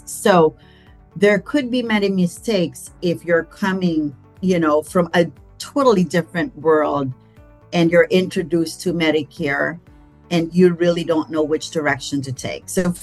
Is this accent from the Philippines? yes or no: yes; Philippines; I grew up in the Philippines, and grandma is called Lola.